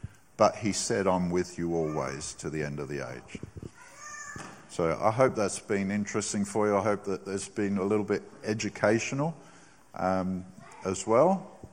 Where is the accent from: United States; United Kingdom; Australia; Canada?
Australia; And Narelle and I, we see them as our spiritual kids. You know, we're their Aussie parents.